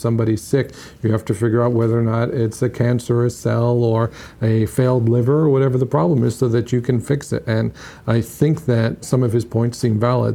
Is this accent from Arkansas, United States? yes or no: no; New York, United States; And you were talking about being a New Yorker, I am too, and I was here on 9/11 and lived through all of that.